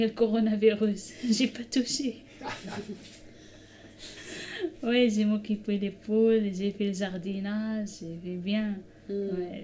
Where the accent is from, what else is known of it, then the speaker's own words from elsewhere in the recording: Morocco; French is a second language; moved away as an adult; now in Nantes, France; j'ai appris le français au Maroc. Mais depuis que j'ai entré en France, j'ai fait les cours de français dans une association gratuite.